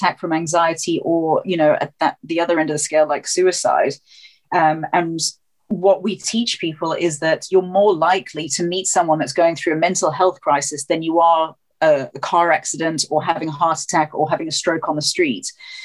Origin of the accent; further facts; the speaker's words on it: South Africa; you can't go back to South Africa. I'm South African